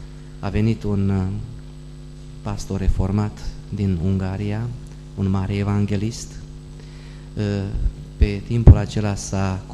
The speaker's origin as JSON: {"language": "Romanian", "town": "Bia", "region": "Alba County", "country": "Romania", "tie": "born or raised there", "also_born_or_lived": "Dej / Aiud", "said": "și eu din familie de preoți. Tata era preot și am copilărit în județul Alba, în Bia. 8 ani din viață mi-am petrecut în Aiud"}